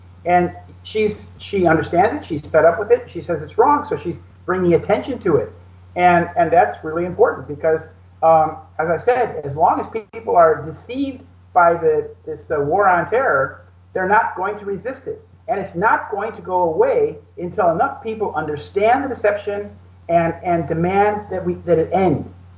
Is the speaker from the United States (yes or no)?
yes; Illinois, United States; he was a congressman from my home state who had been a wrestling coach.